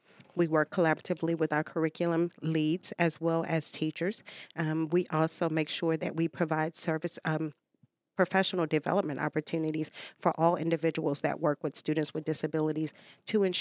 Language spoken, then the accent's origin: English; Houston, Texas, United States; now in Hampton, United States; I am. I'm originally from Houston, Texas.